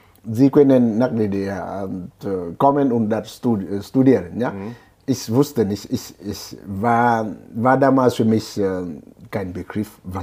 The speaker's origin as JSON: {"language": "German", "region": "Hanoi", "country": "Vietnam", "tie": "born or raised there", "second_language": "German", "said": "Ich wurde in einem Ort, also ein Dorf, nicht weit von Hanoi geboren. Also ich bin so eine Art Landjunge, ja? Ja. Ich komme aus dem Land."}